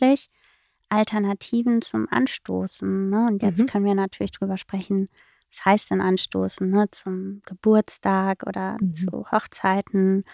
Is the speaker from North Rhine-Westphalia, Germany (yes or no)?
no; Baden-Württemberg, Germany; now in Berlin, Germany; vor 8 Jahren bin ich nach Berlin gekommen und habe so festgestellt, okay, ich komme ja aus Südbaden, bin mit Wein groß geworden